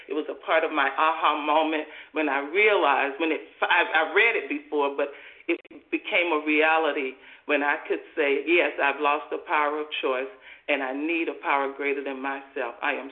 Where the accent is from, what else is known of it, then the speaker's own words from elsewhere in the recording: Georgia, United States; I'm from Georgia.